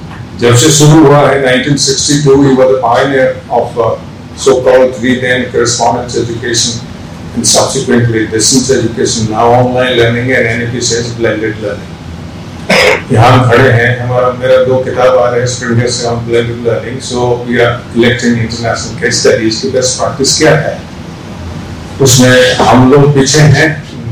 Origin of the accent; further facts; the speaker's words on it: Kurukshetra, Haryana, India; मैं कुरुक्षेत्र से हूँ